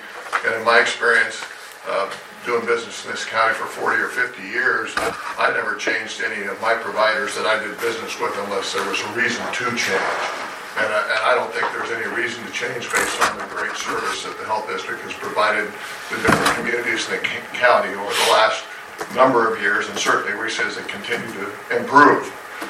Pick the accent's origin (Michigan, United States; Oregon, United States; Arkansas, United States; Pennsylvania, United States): Oregon, United States; Heppner; from Heppner.